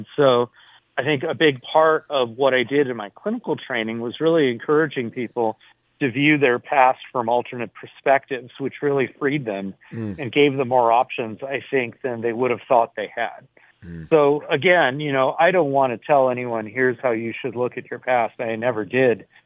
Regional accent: San Jose, California, United States; I grew up in San Jose in the 70s, and the neighborhood I grew up in was incredibly racist, to say the least.

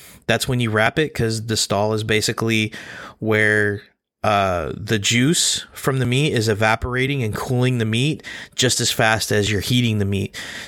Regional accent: Texas, United States; Wild, being a Texan, living in Texas, Texas to the bone.

